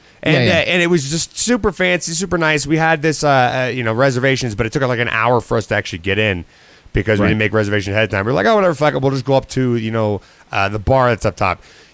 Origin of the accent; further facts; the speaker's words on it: Florida, United States; I'm from Florida.